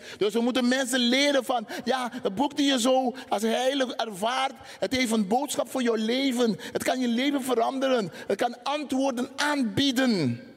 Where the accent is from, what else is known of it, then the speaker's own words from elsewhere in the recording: Curaçao; Toen ik opgroeide in Curaçao